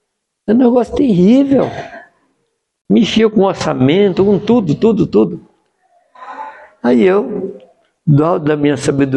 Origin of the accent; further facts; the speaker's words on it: Minas Gerais, Brazil; E o terceiro grande defeito, eu sou mineiro.